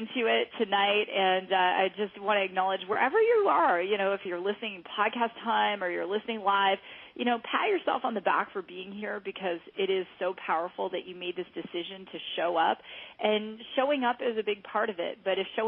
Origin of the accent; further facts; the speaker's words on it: Ontario, Canada; So this person that I'm about to bring out, he's from my home province, Ontario.